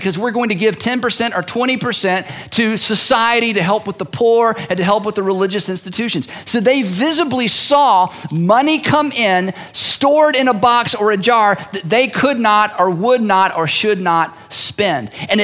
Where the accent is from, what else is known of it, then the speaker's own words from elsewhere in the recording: United States; and I'm an American, and by golly, I was born in the USA